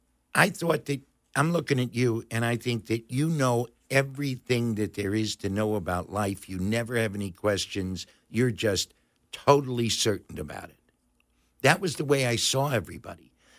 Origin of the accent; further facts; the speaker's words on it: Cleveland, Ohio, United States; I grew up in Cleveland, Ohio. Nice kid, you know.